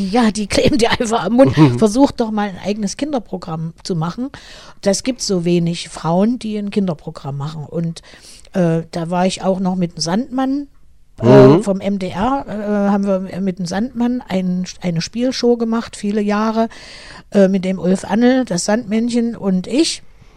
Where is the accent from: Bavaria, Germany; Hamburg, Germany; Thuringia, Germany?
Thuringia, Germany; Erfurt; da ist nun auch meine Heimatliebe, die nicht nur Thüringen betrifft, und ich habe auch, war mir ein Bedürfnis, ein Lied über meine Heimatstadt Erfurt zu machen, und das heißt